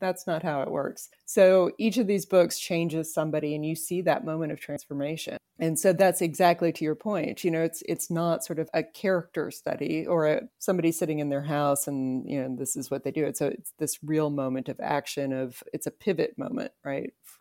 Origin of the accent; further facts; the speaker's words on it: the South, United States; And so I wanted to really showcase each and every sort of person that I knew growing up in the South.